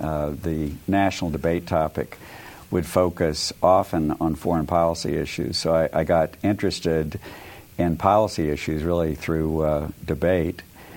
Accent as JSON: {"language": "English", "town": "Los Angeles", "region": "California", "country": "United States", "tie": "born or raised there", "also_born_or_lived": "Oklahoma", "said": "I was born in Oklahoma and lived there until I was 9 years old, and then my family moved to Southern California. And I was raised then in Los Angeles."}